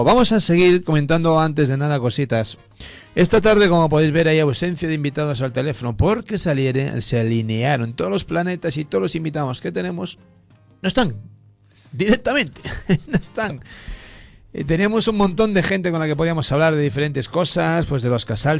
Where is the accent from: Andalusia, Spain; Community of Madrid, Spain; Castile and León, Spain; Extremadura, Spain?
Andalusia, Spain; Bueno, yo soy andaluz y no tengo ni idea de sevillana, ya te lo digo.